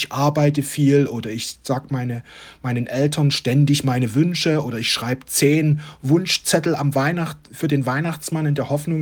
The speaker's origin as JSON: {"language": "German", "region": "East Germany", "country": "Germany", "tie": "born or raised there", "said": "Ich bin ja im Osten groß geworden."}